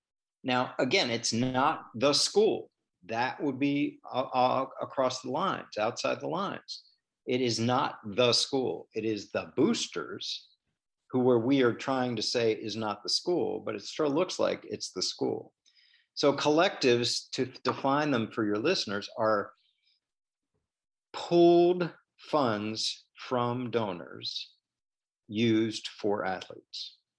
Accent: Washington, United States; But I grew up in Washington where that was the case there.

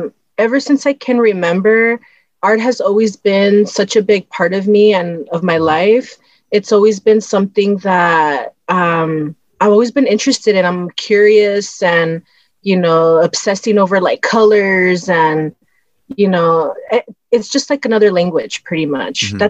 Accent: Wilmington, California, United States; which was super easy for me because I grew up in Wilmington and South Bay.

